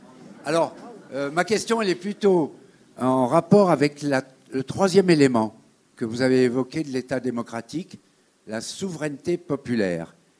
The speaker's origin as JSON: {"language": "French", "town": "Grenoble", "region": "Auvergne-Rhône-Alpes", "country": "France", "said": "je suis de Grenoble."}